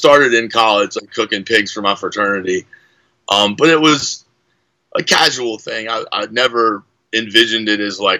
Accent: Fayetteville, North Carolina, United States; I'm from Fayetteville, North Carolina, which is southeastern North Carolina. Home of Fort Bragg and Pope Air Force Base, so it's a big military town.

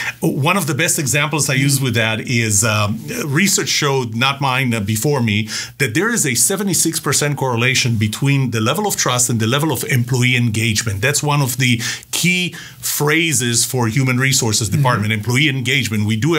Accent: Israel; English is a second language; moved away; We went through the part that I came from Israel and we're very direct.

